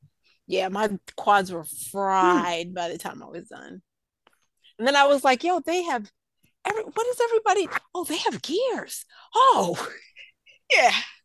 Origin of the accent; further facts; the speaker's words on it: New York, United States; I mean, I didn't, I grew up in New York.